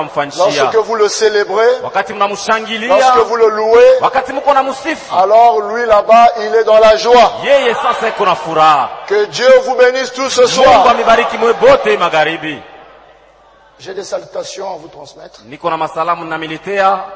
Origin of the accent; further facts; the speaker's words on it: Republic of the Congo; là-bas chez moi au Congo.